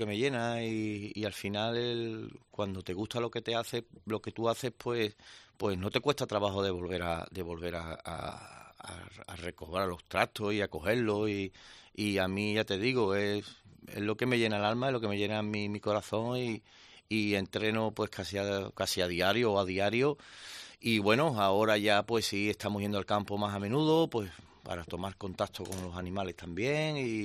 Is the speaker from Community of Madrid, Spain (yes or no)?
yes; Madrid, Community of Madrid, Spain; soy de Madrid